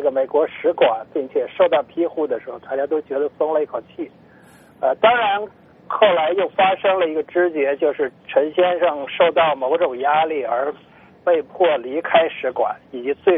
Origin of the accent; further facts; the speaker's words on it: China; 然后我们中国人现在每天都在说中国梦